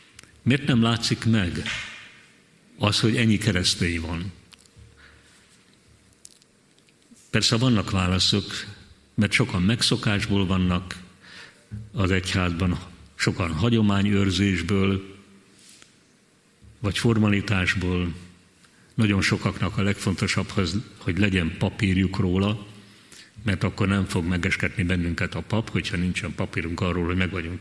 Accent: Tapolca, Veszprém County, Hungary; born there

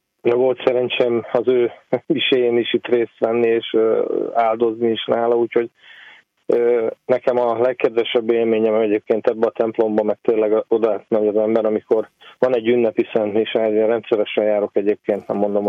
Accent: Komárom, Komárom-Esztergom, Hungary; Igazából én komáromi vagyok, ugye innen járok be hozzátok ugye havi egyszer

